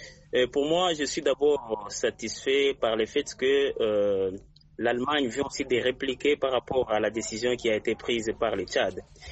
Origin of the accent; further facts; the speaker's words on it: DR Congo; ici chez nous en RDC